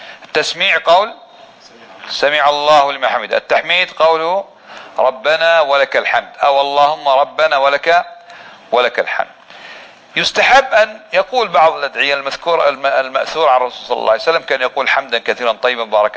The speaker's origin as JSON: {"language": "Arabic", "country": "Kuwait", "said": "يعني نحن من الكويت كم واحد، انا جاي اثنين ثلاثة"}